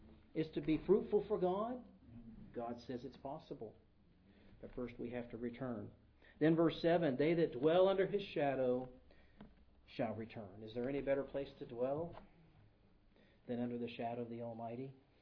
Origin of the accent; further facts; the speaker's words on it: United States; You know, I know when I grew up in America, it's like, we're going to have a revival meeting.